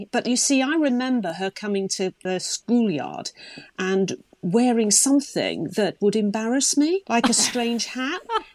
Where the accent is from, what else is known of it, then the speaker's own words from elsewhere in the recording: Wales, United Kingdom; Growing up in Wales